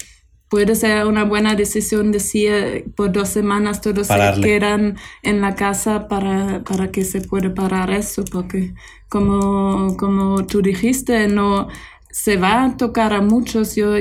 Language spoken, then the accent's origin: Spanish; Münster, North Rhine-Westphalia, Germany; Spanish is a second language; en mi ciudad, Münster, donde vengo de Alemania